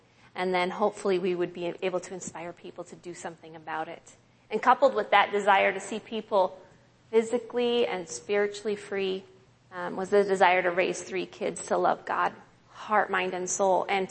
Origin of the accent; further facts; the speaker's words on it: Minneapolis, Minnesota, United States; We come from Minneapolis, but we sold our home in Minnesota.